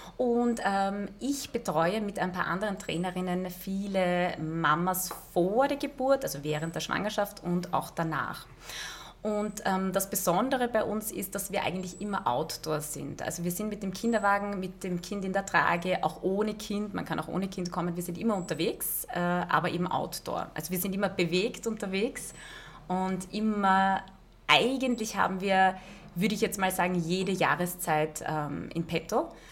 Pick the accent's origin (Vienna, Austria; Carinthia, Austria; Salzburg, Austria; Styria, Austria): Vienna, Austria; Ich komme aus Wien.